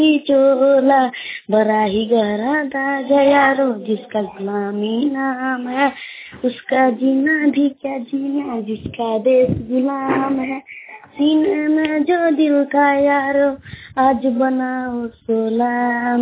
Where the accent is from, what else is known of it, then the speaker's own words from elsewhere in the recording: Jamaila, Bihar, India; मधुबनी जिला के जमैला गांव का निवासी हूँ।